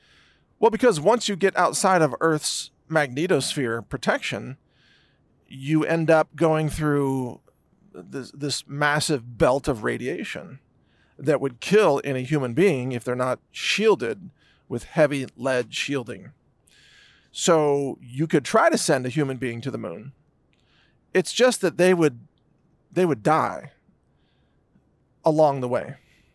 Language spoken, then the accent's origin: English; United States; And look, I'm an American. I love my country, don't get me wrong.